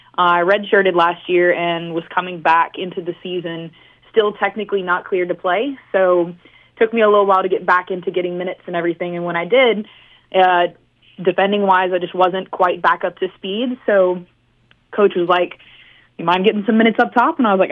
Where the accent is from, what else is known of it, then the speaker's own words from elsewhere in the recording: Baton Rouge, Louisiana, United States; So originally I'm from Baton Rouge, so a little bit ways from home, but I've been playing soccer since probably about 3 or 4 years old.